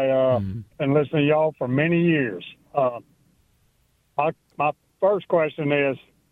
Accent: Alabama, United States; also born or lived in Mississippi; Well, I was born in Mississippi, and I'm raised in Alabama.

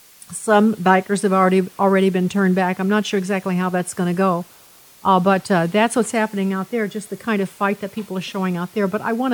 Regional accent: Chicago, Illinois, United States; If you haven't been to Chicago, my hometown, you just can't imagine.

